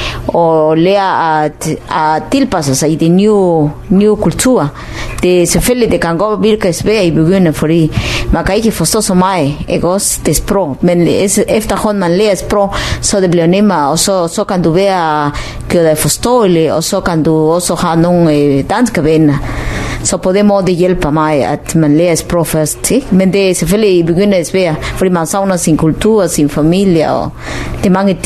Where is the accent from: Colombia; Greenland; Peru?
Peru; Lima; born there; Danish is a second language; Vi har quechua og aymara som er sprog også, men selvfølgelig jeg taler mere spansk, fordi jeg blev født i Lima